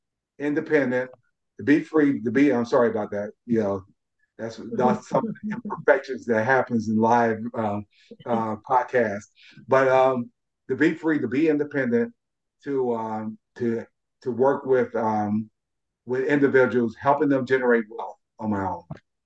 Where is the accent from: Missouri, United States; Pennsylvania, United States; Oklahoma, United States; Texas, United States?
Missouri, United States; Kansas City; I'm from Kansas City, Missouri